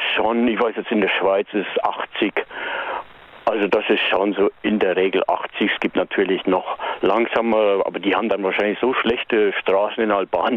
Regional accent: Bavaria, Germany; accent: Lower Bavarian dialect; also born or lived in Westphalia; weil ich in Westfalen geboren bin und das ist da mein Dialekt gewesen. Aber dann bin ich mit 7 Jahren nach Niederbayern, da rede ich natürlich in Niederbayern, rede ich heute, ja schon, einen niederbayerischen Dialekt

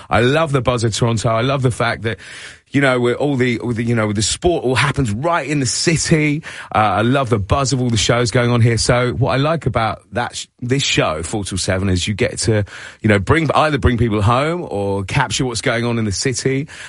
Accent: United Kingdom; moved away; But I was from Britain, not Barbados, so I've done cold, and it is cold.

